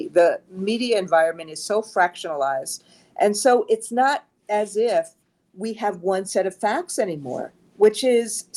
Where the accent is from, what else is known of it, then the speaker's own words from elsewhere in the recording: New York, United States; I know Trump for a very long time because I'm a New Yorker.